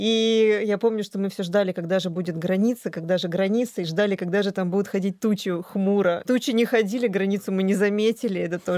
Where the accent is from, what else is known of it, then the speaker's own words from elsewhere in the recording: Omsk Oblast, Russia; я выросла в Тарском районе. И Тару видела, ну, 1 000 000 раз. У меня бабушка там жила, я там проводила каникулы